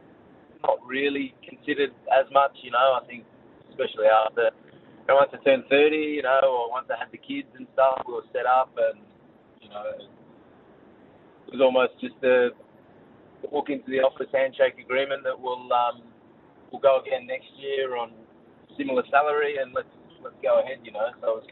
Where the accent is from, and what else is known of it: Melbourne, Victoria, Australia; born or raised there